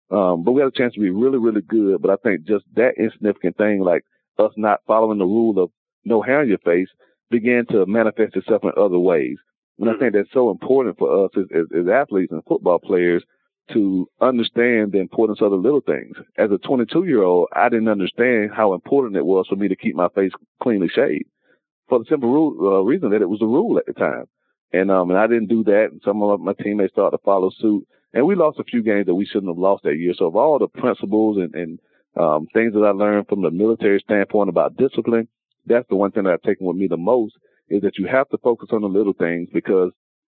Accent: Quincy, Florida, United States; also born or lived in Tallahassee; I keep reminding Chris that I'm originally from Quincy, Florida.

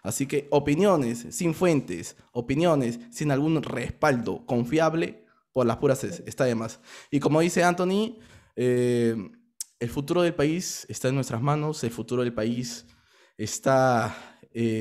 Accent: Peru; con incentivar todo ese canibalismo entre nosotros mismos como peruanos

